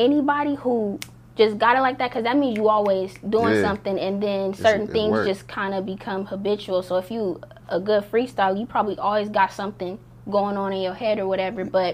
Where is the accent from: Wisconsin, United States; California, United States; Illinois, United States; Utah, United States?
California, United States; Compton; I'm originally from Compton, and Compton, it'll kind of chew you up and spit you out.